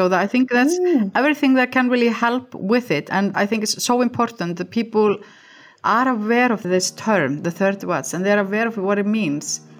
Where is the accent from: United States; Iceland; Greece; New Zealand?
Iceland; English is a second language; I'm from Iceland, so it's really good infrastructure for me to progress and to enjoy my career